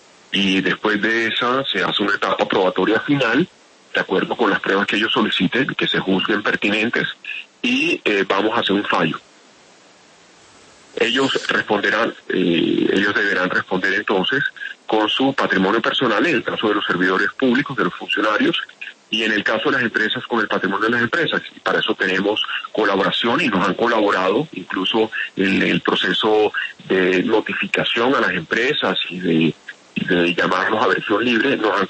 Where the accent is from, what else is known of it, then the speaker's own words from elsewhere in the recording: Barranquilla, Atlántico, Colombia; Mi papá era samario, yo soy barranquillero